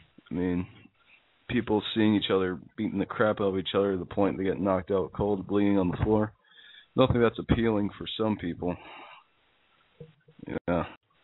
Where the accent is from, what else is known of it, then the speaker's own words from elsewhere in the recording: Canada; I'm from Canada. I get my workout from shoveling snow.